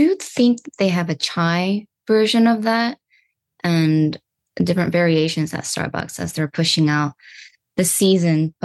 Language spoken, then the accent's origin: English; South Korea; now in United States; but personally, I'm from South Korea